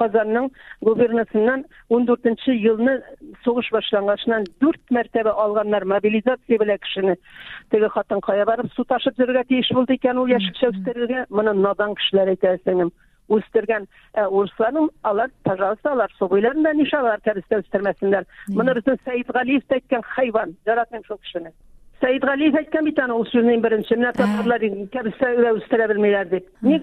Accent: Yana Shimber, Tatarstan, Russia; Менә безнең авылда, Яңа Шимбер авылы, Әтнә районына.

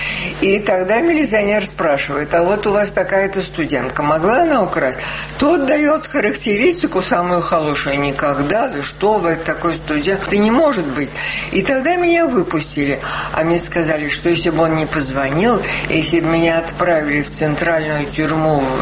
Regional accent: Moscow, Russia; Мы командировочные, мы из Москвы.

